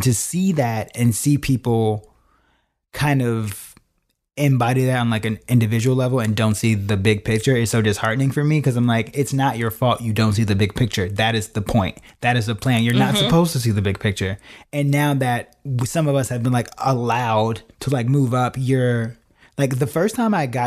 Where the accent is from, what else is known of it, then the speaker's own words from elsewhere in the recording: Chicago, Illinois, United States; because growing up in Chicago, a very segregated place, authority was always, mm-hmm, usually white and truly terrible.